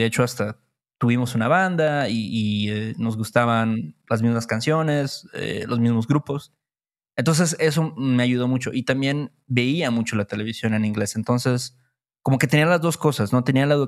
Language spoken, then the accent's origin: Spanish; Veracruz, Mexico; nosotros, que somos de Veracruz, ¿no?